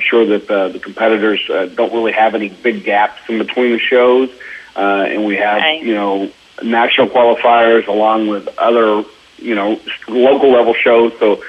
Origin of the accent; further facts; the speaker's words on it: Texas, United States; someone here in in my home state that helps us promote fitness